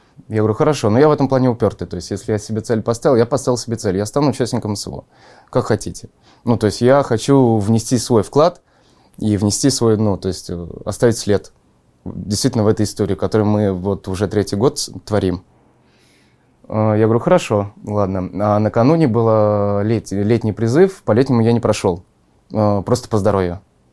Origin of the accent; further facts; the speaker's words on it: Ivanovo, Ivanovo Oblast, Russia; Мне 22 года, я из города Иваново.